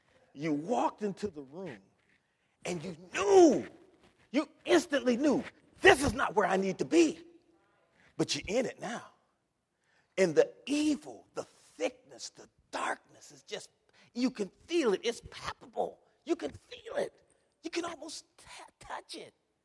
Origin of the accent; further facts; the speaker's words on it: Ohio, United States; I grew up in Ohio.